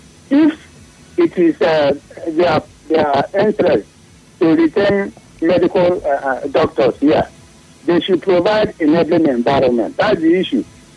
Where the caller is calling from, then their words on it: Edo, Nigeria; I'm calling from Edo.